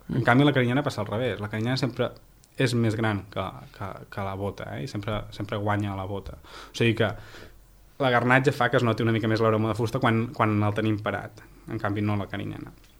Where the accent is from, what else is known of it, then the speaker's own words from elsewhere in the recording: Torelló, Catalonia, Spain; quan era petit i anava a comprar llaminadures a la botiga del meu poble, que era Torelló, a Osona.